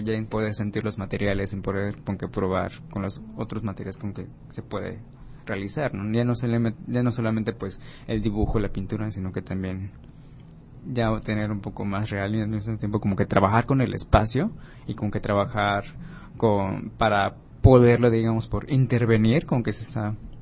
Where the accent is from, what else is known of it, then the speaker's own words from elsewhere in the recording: Campeche, Mexico; now in Mérida, Mexico; como yo no soy, digamos, de aquí de Mérida, sino soy de Campeche